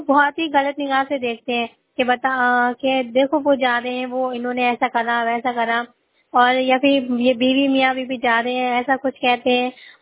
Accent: Bareilly, Uttar Pradesh, India; और मैं बरेली हाजीपुर से हूँ।

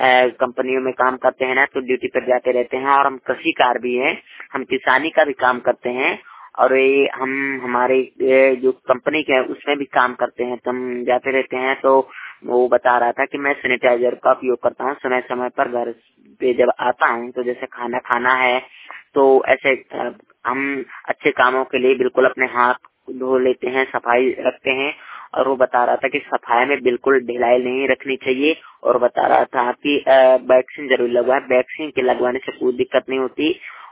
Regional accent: Jamu, Uttar Pradesh, India; Reporter जिला बांदा उत्तर प्रदेश से। श्रोताओं मैं बता दूं कि हमारे गांव जामू के साइड एक बिलगवा गांव पड़ता है

